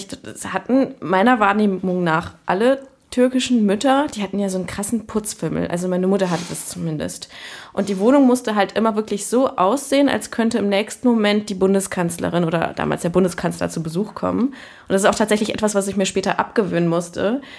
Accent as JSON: {"language": "German", "town": "Cologne", "region": "North Rhine-Westphalia", "country": "Germany", "tie": "born or raised there", "said": "Also ich bin in Köln-Kalk aufgewachsen"}